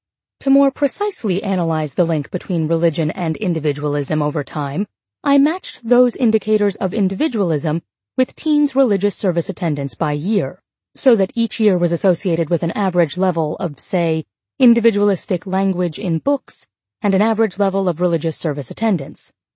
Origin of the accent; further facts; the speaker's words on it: Irving, Texas, United States; which I experienced firsthand growing up in Irving, Texas, which at one time claimed to have more churches per capita than any other city in the country.